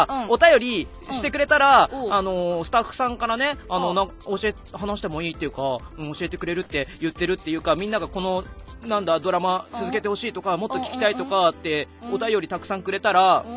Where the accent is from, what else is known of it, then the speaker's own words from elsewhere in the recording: Chiba, Japan; 僕は千葉の人ですよ。